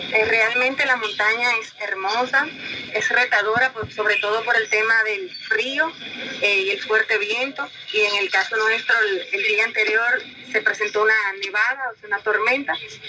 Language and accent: Spanish; Dominican Republic; Somos los dominicanos que estamos aquí en Rusia